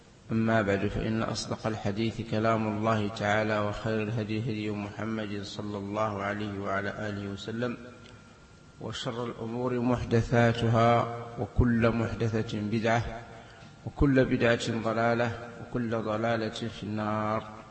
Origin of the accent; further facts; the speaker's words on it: Algeria; في بلادنا الجزائر